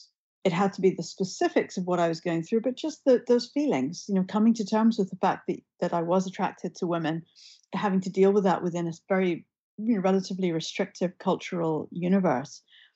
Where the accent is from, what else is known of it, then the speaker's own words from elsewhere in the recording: London, United Kingdom; where I was growing up in London